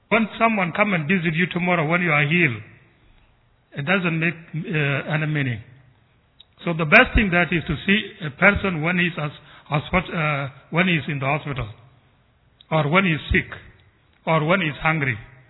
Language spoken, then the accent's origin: English; South Sudan; I'm from South Sudan, as they said.